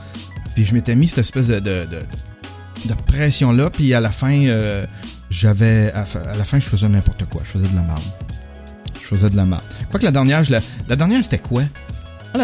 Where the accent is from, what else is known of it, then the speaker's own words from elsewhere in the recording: Rouyn-Noranda, Quebec, Canada; born there; 46 ans. Ouais, 46 ans, le 12 août. Je suis né le 12 août 1972, je suis un lion. Je suis né à Rouyn-Noranda. J'ai été fabriqué à Saint-Pacôme.